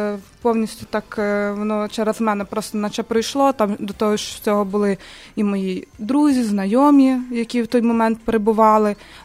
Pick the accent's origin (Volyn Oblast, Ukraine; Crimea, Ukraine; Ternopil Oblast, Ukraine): Ternopil Oblast, Ukraine; Kremenets; Так, я з Тернопільської області, з міста Кременець.